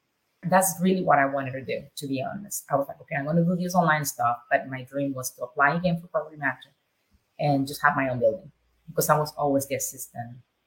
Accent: Nicaragua; moved away as an adult; Born and raised in Nicaragua. I'm very proud of my country, so I always bring it up.

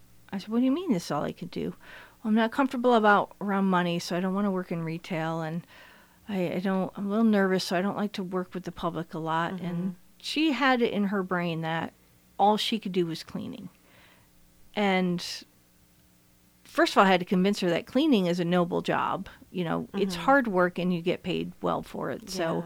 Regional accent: Saratoga Springs, New York, United States; I mean, I grew up in Saratoga, so people I grew up with, people would rent out their house during track season.

